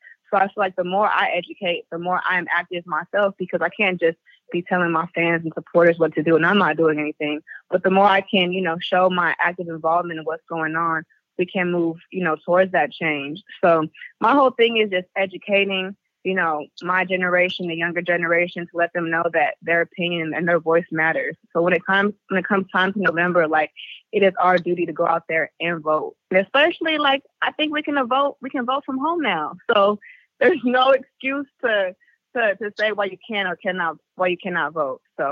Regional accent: California, United States; and I'm from the Bay, so the H is hyphy

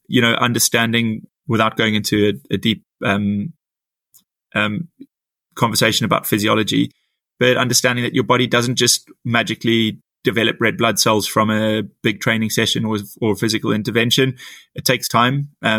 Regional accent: South Africa; even though I'm a South African, as some people might have picked up.

